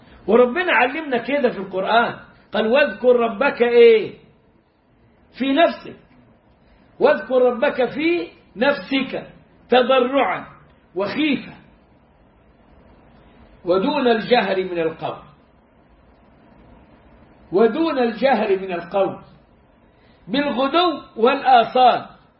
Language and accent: Arabic; Egypt; now in Turkey; مساجد تركية عشان الاقي مسجد، بس مسجد يكون ملتزم بهدي النبي عليه الصلاة والسلام، زي مساجد اهل السنة عندنا في مصر كده، الجمعية الشرعية وانصار السنة والمساجد الحلوة دي، مفيش.